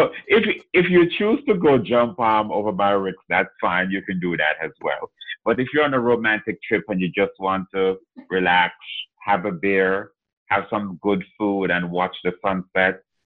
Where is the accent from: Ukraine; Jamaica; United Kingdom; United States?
Jamaica; Manchester; I'm from Manchester, and it's not the tourist area. It is landlocked. We don't even have a river, right?